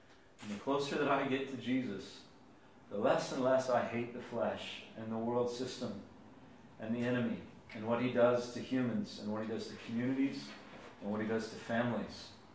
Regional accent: the South, United States; I'm from the South, so what I'm going to ask sometimes is, can I hear an amen?

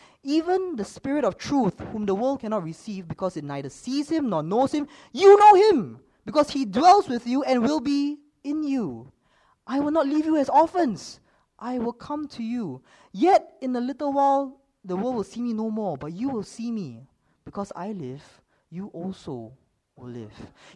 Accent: Singapore; I am not Irish. I am a Singaporean, actually. I look Chinese, but that's because I am a Singaporean Chinese.

